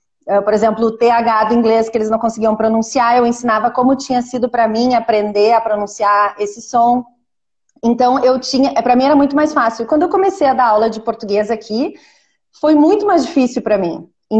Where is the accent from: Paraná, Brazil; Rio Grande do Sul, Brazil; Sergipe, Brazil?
Rio Grande do Sul, Brazil; Porto Alegre; Sim, então, eu sou de Porto Alegre